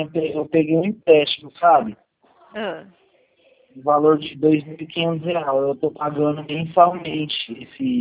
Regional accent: Ribeirão Preto, São Paulo, Brazil; eu sou daqui de Ribeirão Preto.

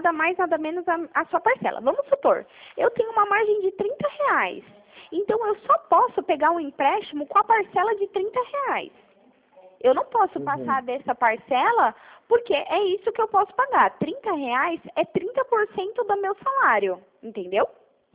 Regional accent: São Paulo, Brazil; eu sou de São Paulo.

